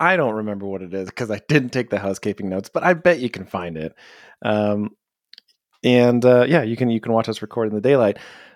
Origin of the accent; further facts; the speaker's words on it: Canada; I'm Canadian. What does that let me do?